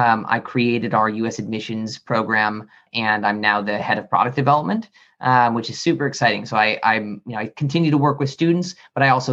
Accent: Santa Rosa, California, United States; I'm from Santa Rosa, California. So that's Northern California near San Francisco.

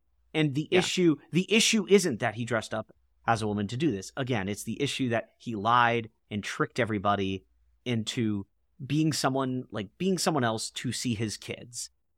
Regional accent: England, United Kingdom; I come from England. It's a wonderful island.

